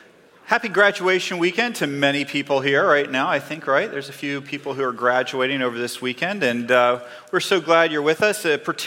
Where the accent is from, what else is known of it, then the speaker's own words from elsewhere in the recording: North Carolina, United States; Now, I grew up in North Carolina a couple years ago. And we used to have these things that were not maybe as common today as they are, but in town you'd have like the general store, right?